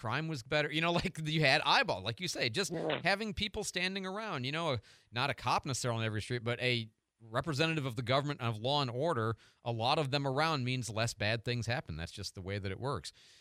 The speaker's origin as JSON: {"language": "English", "town": "Downers Grove", "region": "Illinois", "country": "United States", "tie": "born or raised there", "said": "I grew up in Downers Grove."}